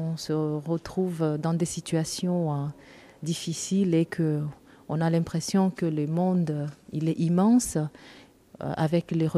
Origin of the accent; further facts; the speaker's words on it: DR Congo; now in Bordeaux, France; Je viens de la République démocratique du Congo, ex-Zaïre.